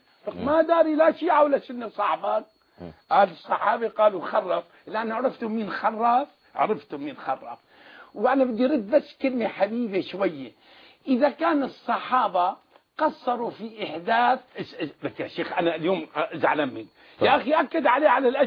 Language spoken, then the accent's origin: Arabic; Syria; عندنا في سوريا